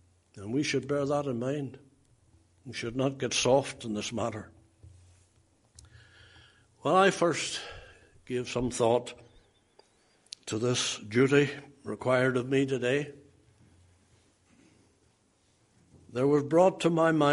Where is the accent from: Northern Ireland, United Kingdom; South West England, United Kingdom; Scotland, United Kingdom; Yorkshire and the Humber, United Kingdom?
Northern Ireland, United Kingdom; Lisnaskea; I'll take you round some graveyards in and around my hometown of Lisnaskee, and I'll show you graves